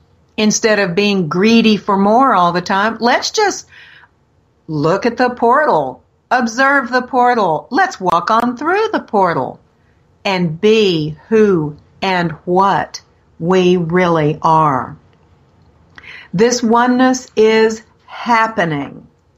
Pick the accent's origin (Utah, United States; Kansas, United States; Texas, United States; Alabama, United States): Texas, United States; Y'all, I'm from Texas.